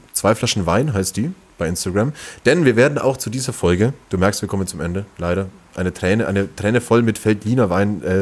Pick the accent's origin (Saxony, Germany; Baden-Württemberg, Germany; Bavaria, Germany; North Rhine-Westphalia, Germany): Bavaria, Germany; Langenzenn; now in Nuremberg, Germany; Ich wohne ja noch gar nicht so lange in Nürnberg. Ich komme ja eigentlich aus dem Nürnberger Umland oder eher aus dem Fürther Umland.